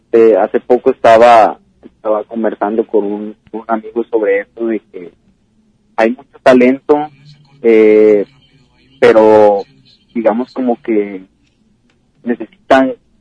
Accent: Autlán, Jalisco, Mexico; moved away; En Autlán, fíjate que desde algunos años yo fue que me salí de Autlán

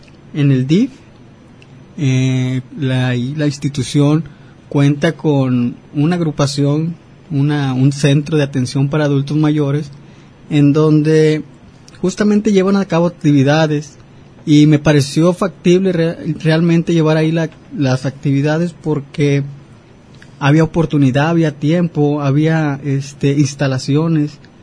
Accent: Casimiro Castillo, Jalisco, Mexico; Pues yo soy originario de aquí de Casimiro Castillo.

